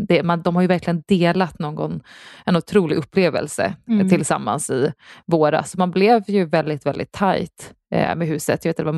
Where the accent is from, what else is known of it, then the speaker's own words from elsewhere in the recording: Sweden; Hade vi varit hemma i Sverige hade jag ändå försökt att ta upp vår kontakt här i vår efter vi var på 3 dejter i höstas.